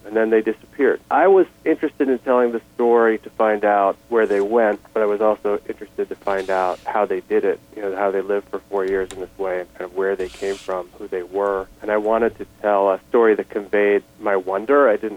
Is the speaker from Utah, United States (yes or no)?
yes; Utah, United States; I'll be talking about growing up in Utah.